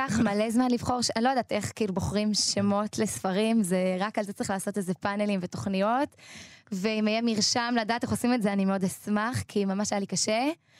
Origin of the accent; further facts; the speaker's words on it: Mitzpe Hoshaya, Northern District, Israel; ממצפה הושעיה